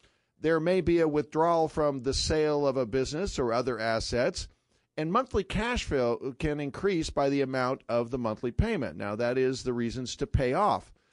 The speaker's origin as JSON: {"language": "English", "region": "California", "country": "United States", "tie": "born or raised there", "said": "I was raised in Northern California, I was a Niners fan."}